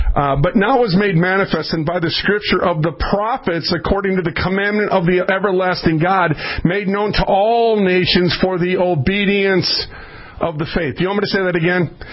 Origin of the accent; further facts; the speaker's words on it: Minneapolis, Minnesota, United States; I was raised in North Minneapolis. I moved 37 times from Minneapolis, St. Paul, back and forth.